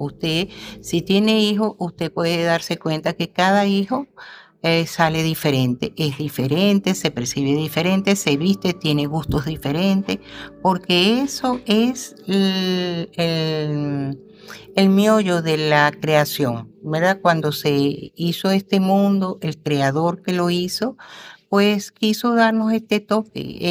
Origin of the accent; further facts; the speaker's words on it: Venezuela; now in Spain; Yo como venezolana, cuando llegué a España, tuve mis encontronazos